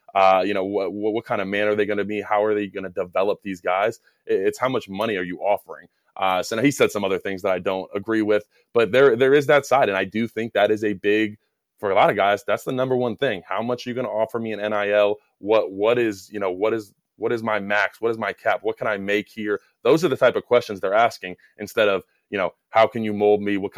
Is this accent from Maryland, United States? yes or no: yes; Annapolis, Maryland, United States; But no matter how I spun it, I'm from Annapolis, Maryland.